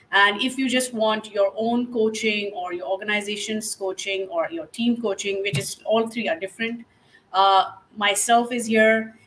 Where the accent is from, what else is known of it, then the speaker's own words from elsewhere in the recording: Pakistan; English is a second language; moved away as an adult; now in Ghana; I am from Pakistan, and I've been living in Ghana since last 10 years. So I would say I'm a Ghanaian as well. So now this is my homeland.